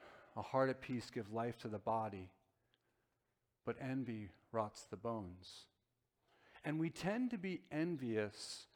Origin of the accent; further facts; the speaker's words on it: New Jersey, United States; I grew up in Bergen County. Very, very wealthy county.